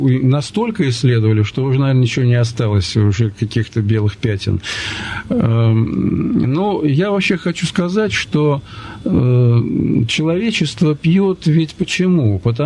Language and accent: Russian; Russia; жил и потреблял алкогольные напитки, как среднестатистический россиянин.